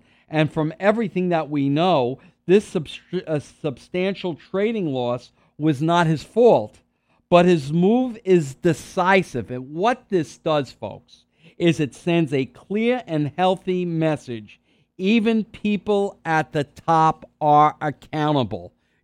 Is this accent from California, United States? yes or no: no; Queens, New York, United States; There's nothing wrong with Queens. I'm from Queens.